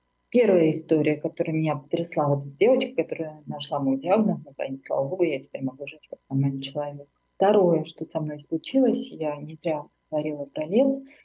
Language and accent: Russian; Armenia; now in Germany; И она сказала, откуда ты? Я говорю, я из Армении.